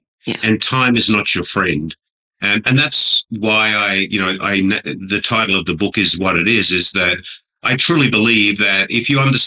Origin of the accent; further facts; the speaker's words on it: Sydney, New South Wales, Australia; born there; I'm not Aussie. I was born in Sydney, Australia.